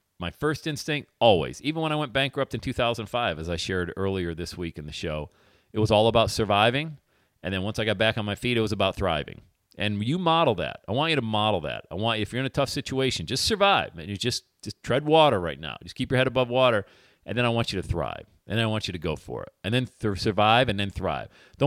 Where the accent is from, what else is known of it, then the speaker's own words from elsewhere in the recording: Bradford, Pennsylvania, United States; now in Palm Beach, United States; I'm from Bradford, PA. Grew up with food stamps.